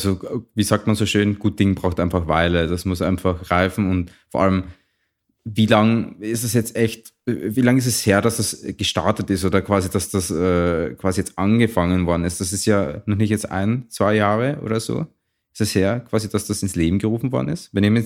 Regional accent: Austria; Bei uns in Österreich ist es quasi, du hast die staatliche und eine private.

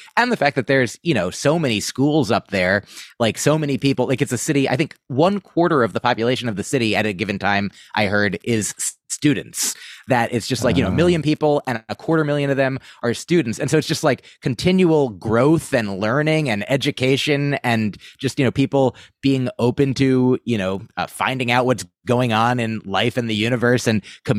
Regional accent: New Jersey, United States; I grew up in New Jersey. I just went up there for school.

